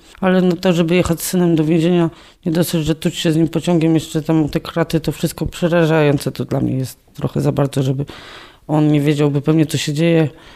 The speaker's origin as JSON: {"language": "Polish", "town": "Gorzów Wielkopolski", "region": "Lubusz Voivodeship", "country": "Poland", "said": "U mnie też chyba w domu tam w Gorzowie, bo ja z Gorzowa pochodzę"}